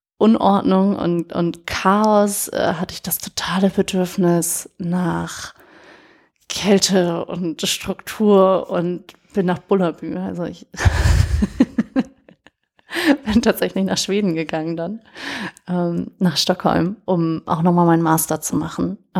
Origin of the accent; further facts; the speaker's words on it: Hamburg, Germany; born there; Genau, ich bin geborene Hamburgerin.